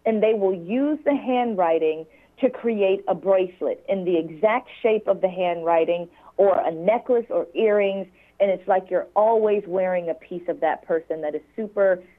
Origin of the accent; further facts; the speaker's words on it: Virginia, United States; And let's say, like, my home state is Virginia. So I do like to support a lot of the local makers in Virginia.